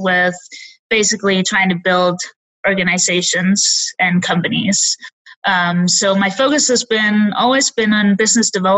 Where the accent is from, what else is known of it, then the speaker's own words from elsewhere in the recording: Denmark; moved away as an adult; now in United States; So I am from Denmark, and I've been in the States for about 4 years now.